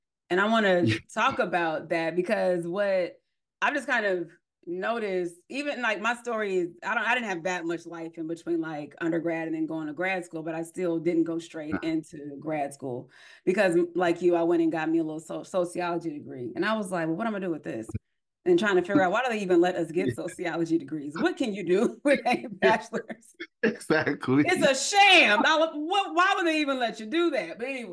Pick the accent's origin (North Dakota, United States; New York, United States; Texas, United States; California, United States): California, United States; San Jose; Like all of this was happening in San Jose because you really feel isolated growing up in California, depending on where you are, because it is so big.